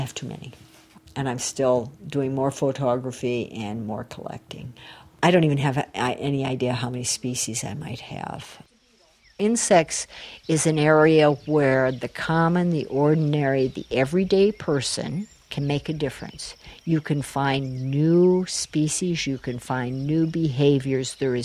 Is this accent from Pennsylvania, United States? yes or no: no; Iowa, United States; I'm a retired UPS driver. I'm from Central Iowa.